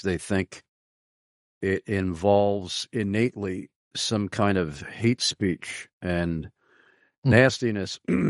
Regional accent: Carlisle, Pennsylvania, United States; right here in my hometown, Carlisle, Pennsylvania

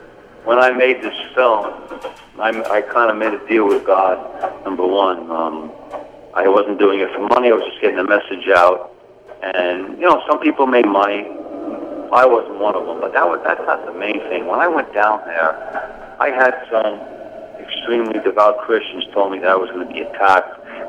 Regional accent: New York City, New York, United States; No, we grew up in Forest Hills, Queens.

